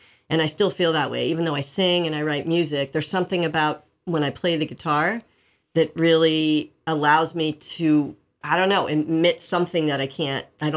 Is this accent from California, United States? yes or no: no; New York, United States; also born or lived in Brooklyn; I was born in Brooklyn. Mm-hmm. Then I grew up outside the city in the suburbs, Westchester County in New York